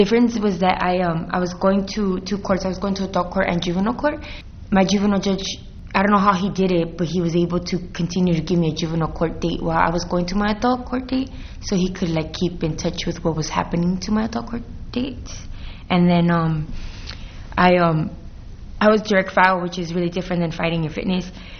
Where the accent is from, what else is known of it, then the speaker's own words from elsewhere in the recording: Los Angeles, California, United States; I'm 26 years old. I grew up in the West LA area. Throughout my journey, my mom moved east side of Los Angeles.